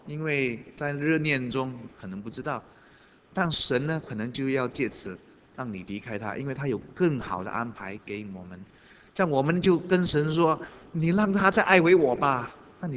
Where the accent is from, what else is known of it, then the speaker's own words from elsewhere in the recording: Singapore; 我们新加坡人呢，他们叫一些富人呢，有时候叫得不好听了